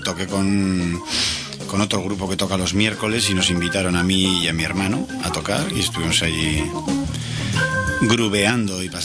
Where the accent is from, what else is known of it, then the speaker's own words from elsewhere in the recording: Basque Country, Spain; le digo yo que soy vasco y que este tema allí en Euskadi ya estamos hartos